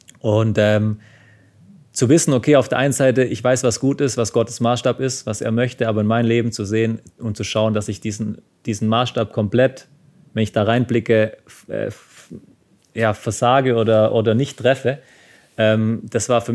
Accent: Baden-Württemberg, Germany; als Schwabe, wenn man zum Essen eingeladen wird.

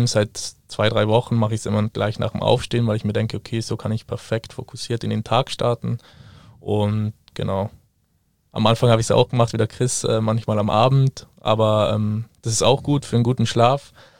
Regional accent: Trentino-Alto Adige, Italy; ich komme ursprünglich aus Südtirol

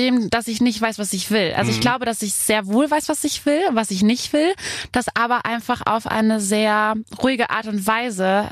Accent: Rhineland-Palatinate, Germany; now in Cologne, Germany; Ich komme aus der Nähe von Koblenz.

